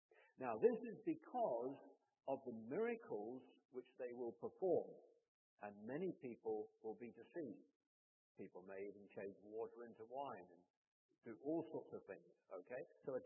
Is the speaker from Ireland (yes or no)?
no; United Kingdom; now in United States; Now, I come from Britain, and I go back every year in the summer